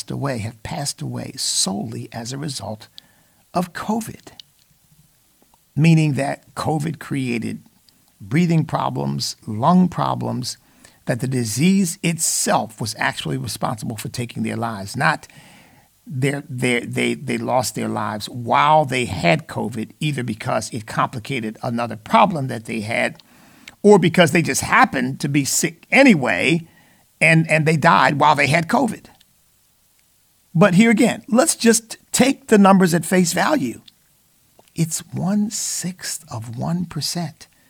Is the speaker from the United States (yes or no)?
yes; Virginia, United States; Had a great time traveling back to my home state of Virginia, the la-la land of our governor here.